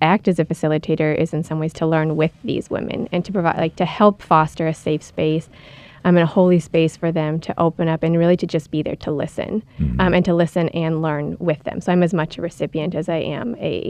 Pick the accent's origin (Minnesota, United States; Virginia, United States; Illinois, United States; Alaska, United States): Minnesota, United States; now in Ave Maria, United States; I am native to Minnesota, actually this side of town.